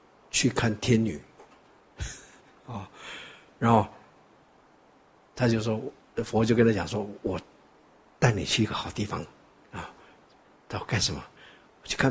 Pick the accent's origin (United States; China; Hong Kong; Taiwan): Taiwan; 我们台湾话说大帅哥了